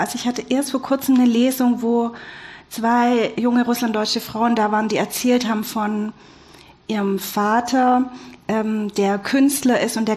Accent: Baden-Württemberg, Germany; ich bin Schwäbin

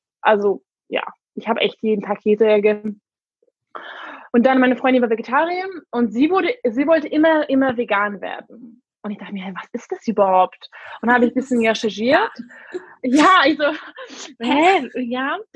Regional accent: Hungary; first language English; German is a second language; now in Berlin, Germany; Ich wohne seit 6 Jahren in Berlin. Ursprünglich komme ich aus Ungarn, aber ich bin mit Englisch und Ungarisch aufgewachsen. Mein Papa kommt aus Schottland.

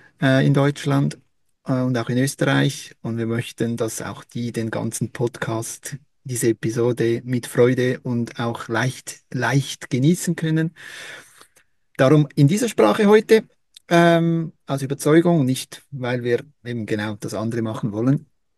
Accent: Switzerland; wir sind ja beide Schweizer, Schweizerinnen und Schweizer

